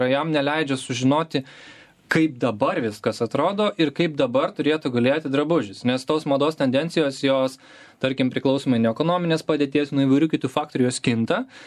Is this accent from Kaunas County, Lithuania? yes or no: yes; Kaunas, Kaunas County, Lithuania; aš pats esu iš Kauno, tai kaip žinia, ko gero kiekvienas kaunietis turi.